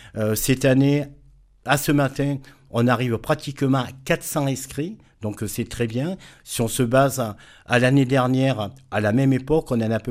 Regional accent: Auvergne-Rhône-Alpes, France; Alors, chez nous, chez nous, en Ardèche, ça monte et ça descend.

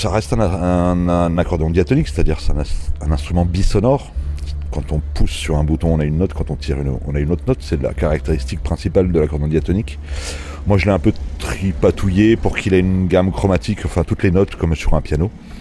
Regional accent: Bourgogne-Franche-Comté, France; now in Grenoble, France; j'habite entre Lyon et Grenoble. J'ai déménagé à Grenoble dans les années 90, mais je viens du Morvan, donc en Bourgogne, une région voilà, où il y a une culture populaire encore très vivante.

